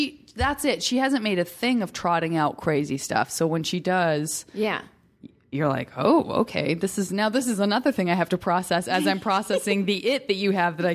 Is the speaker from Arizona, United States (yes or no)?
yes; Arizona, United States; No, I'm from Arizona, and I've spent a lot of time in Idaho.